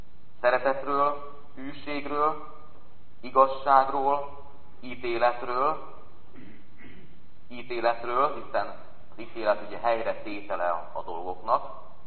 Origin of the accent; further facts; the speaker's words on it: Szabadkígyós, Békés, Hungary; a szülőföldemen van ugye az egyik ősi családi birtokuk, szabad kígyóson, a Wenckheim kastély.